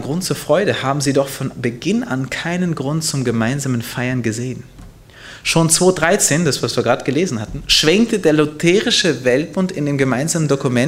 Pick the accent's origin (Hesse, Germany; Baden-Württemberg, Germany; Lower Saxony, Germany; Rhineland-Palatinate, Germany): Lower Saxony, Germany; Hanover; born there; Hannover, mein Geburtsort.